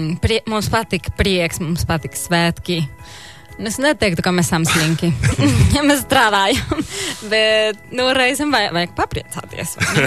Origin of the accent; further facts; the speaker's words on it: Guadalajara, Jalisco, Mexico; Latvian is a second language; moved away; mana pilsēta, es esmu no Guadalajara. Tur ir, nu, ap 7 miljoni cilvēki. Nu, tajā laikā es tur dzīvoju, nu, bija diezgan mierīgi